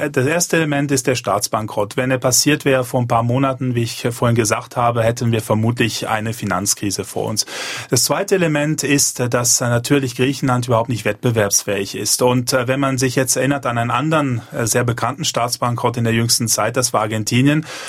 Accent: Geneva, Switzerland; Also ich habe noch nie in Deutschland Steuern gezahlt. Ich komme aus Genf.

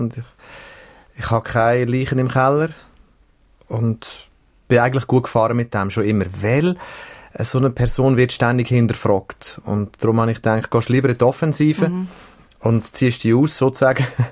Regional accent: Switzerland; Und das kann dir als Schweizer eigentlich nie passieren, weil du wirst ständig wieder daran erinnert, wo du hergehörst, nämlich am Boden.

